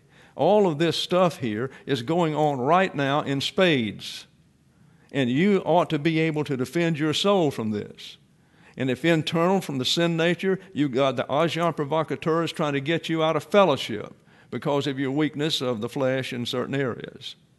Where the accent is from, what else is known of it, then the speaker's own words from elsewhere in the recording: the South, United States; I am from the South, after all.